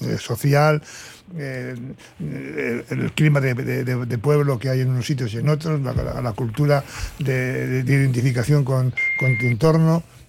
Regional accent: Barakaldo, Basque Country, Spain; A mí yo viví, viví porque soy de Baracaldo

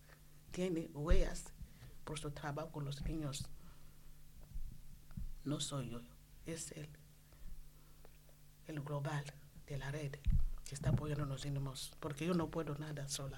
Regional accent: DR Congo; Spanish is a second language; Y es un tema muy, muy difícil en mi país. Muchos niños están en la calle robando.

